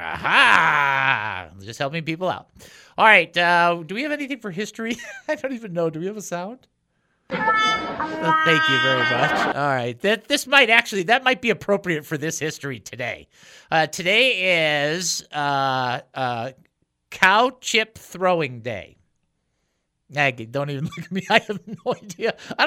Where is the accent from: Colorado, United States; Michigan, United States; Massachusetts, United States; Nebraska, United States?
Michigan, United States; See, now, I'm from originally from Michigan, so you know, we think blue and gold.